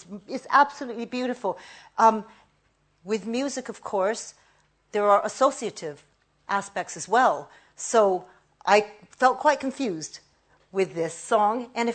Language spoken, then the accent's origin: English; United States; was very proud for the first time in my life when I heard this, to be Japanese. Because, you know, growing up in America, we were all meant to be the amazing melting pot.